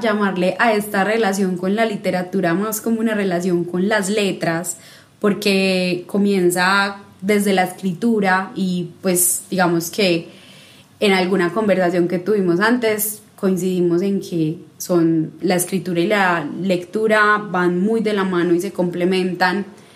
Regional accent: Medellín, Antioquia, Colombia; son pocas las amistades literarias que tengo en esta ciudad, que es mi ciudad natal.

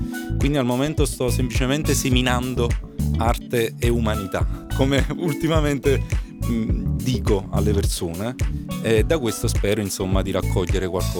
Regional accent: Naples, Campania, Italy; Io sono ovviamente cresciuto a Napoli

